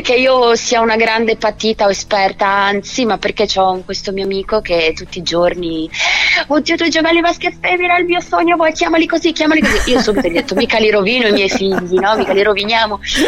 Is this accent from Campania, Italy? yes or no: no; Liguria, Italy; perché io mi sento da Ligure, ambasciatrice